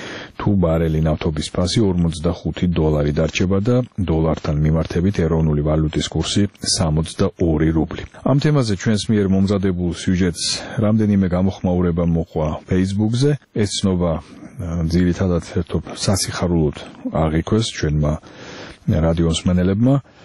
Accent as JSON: {"language": "Georgian", "town": "Batumi", "region": "Adjara", "country": "Georgia", "said": "მე რახან ბათუმელი ვარ და მენატრება ჩემი ქალაქი"}